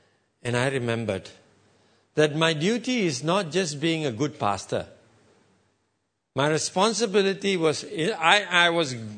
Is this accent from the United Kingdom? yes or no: no; Malaysia; I'm a proud Malaysian, and I will always be a proud Malaysian.